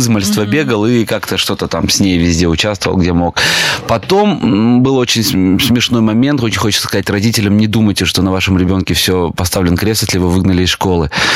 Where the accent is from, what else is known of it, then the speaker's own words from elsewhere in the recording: Berezniki, Perm Krai, Russia; also born or lived in Kirovsk, Murmansk Oblast; Это звучит гораздо круче, чем я родился в Березняках. Я там жил очень долго, 17 лет. И да, я родился на Кольском полуострове в городе Кировск, Муромской области.